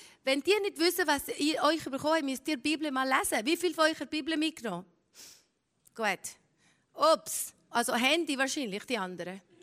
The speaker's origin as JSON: {"language": "German", "country": "Switzerland", "said": "dass wir als Schweizer und Schweizer Gemeinde stehen und sagen, jetzt ist die Zeit, dass wir aufstehen."}